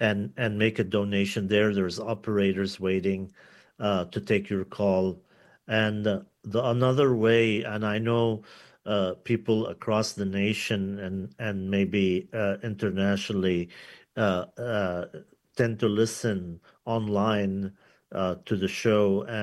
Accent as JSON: {"language": "English", "region": "South Governorate", "country": "Lebanon", "tie": "born or raised there", "said": "as a child growing up in South Lebanon, the first time I saw the Star of David was on a plane that broke the sound barrier over my boarding school"}